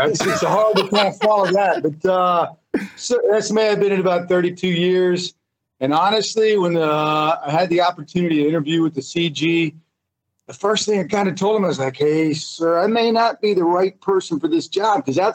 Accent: Oklahoma, United States; also born or lived in California; Now, personally, I'm an Oklahoma boy. I grew up in Oklahoma, born in California.

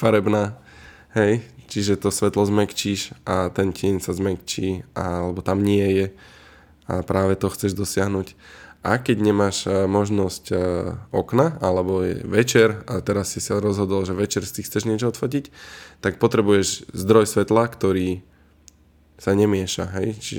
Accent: Nitra, Nitra Region, Slovakia; ja som z Nitry, tak sa snažím podporovať nitrianských pražiarov

